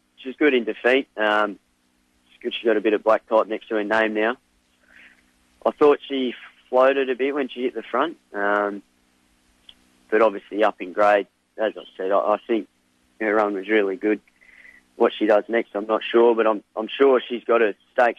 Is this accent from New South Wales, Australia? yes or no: no; Alice Springs, Northern Territory, Australia; now in Melbourne, Australia; I come from Alice Springs, and obviously a big move to Melbourne